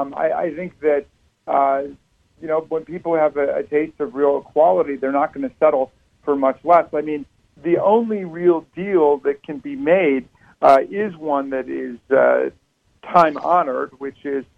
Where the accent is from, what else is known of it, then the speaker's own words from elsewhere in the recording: Washington, District of Columbia, United States; also born or lived in Maryland; although I was born in Maryland. I grew up mostly in Washington, D.C., although I spent most of my life in Maryland.